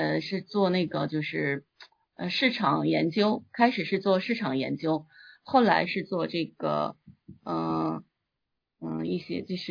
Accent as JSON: {"language": "Chinese", "region": "Shanghai", "country": "China", "moved": "as an adult", "lives_now": "Seattle, United States", "said": "我是2017年来到西雅图的，我从上海过来。"}